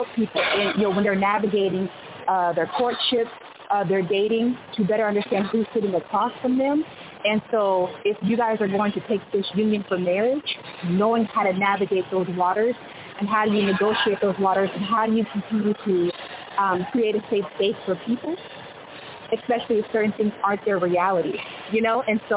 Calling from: California, United States; I'm calling from California.

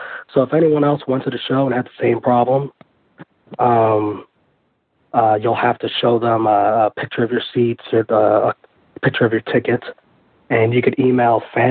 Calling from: New York City, New York, United States; Hey, Rich and Bruce. … from New York City.

